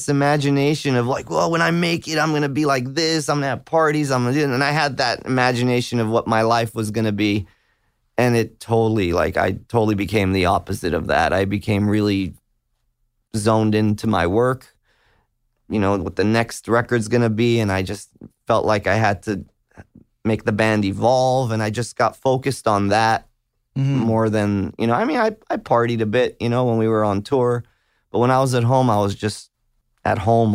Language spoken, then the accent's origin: English; Hollywood, California, United States; But I grew up right off Hollywood, around Santa Monica and Vine.